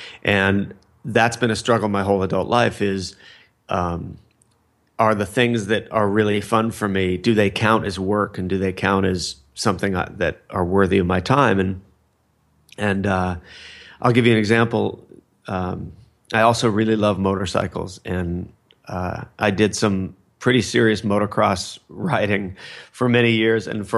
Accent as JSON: {"language": "English", "town": "Fullerton", "region": "California", "country": "United States", "tie": "born or raised there", "said": "I grew up in Fullerton, California, and Fullerton is also the home of the Fender guitar factory"}